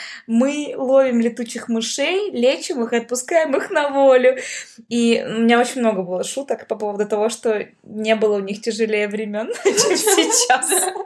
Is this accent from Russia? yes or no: yes; Novosibirsk, Novosibirsk Oblast, Russia; Я из Новосибирска.